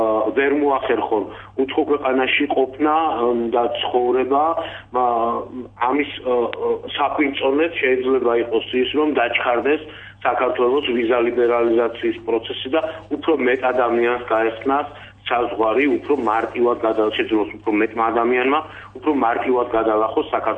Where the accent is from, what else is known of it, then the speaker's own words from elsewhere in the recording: Alvani, Kakheti, Georgia; კახეთის რეგიონშიც, კონკრეტულად თელავშიც და ჩვენს მშობლიურ სოფელში ალვანშიც